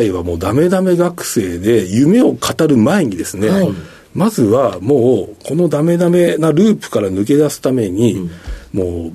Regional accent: Saitama, Japan; 私あの埼玉出身で、はい、東京の会社就職したんで、うん、関西に別に縁もゆかりもなかった

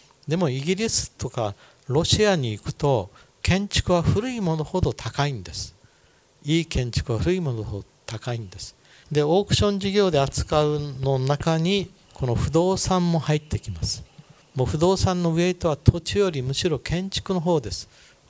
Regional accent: Kyushu, Japan; 私は九州の出身なんですけど、先祖が庄屋だったために鎧兜とかいっぱいありました。

